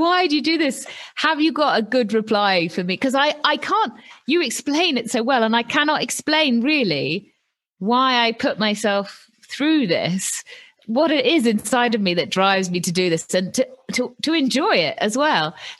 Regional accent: Northern Cyprus, Cyprus; I was brought up in Northern Cyprus quite a bit.

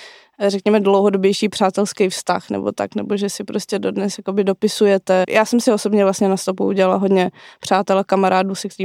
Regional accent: Poland; Já třeba jsem původně z Polska

